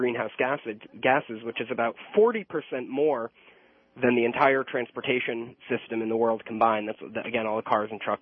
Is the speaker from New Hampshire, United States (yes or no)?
yes; New Hampshire, United States; I'm from New Hampshire, which is why I asked.